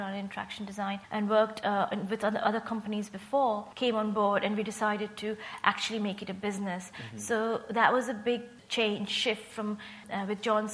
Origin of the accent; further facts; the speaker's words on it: India; I'm from India, and I studied at the National Institute of Design in India.